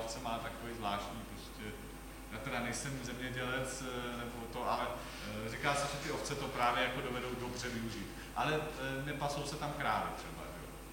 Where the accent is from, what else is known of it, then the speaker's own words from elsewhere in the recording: Prague, Czechia; No, já jsem naštěstí z Prahy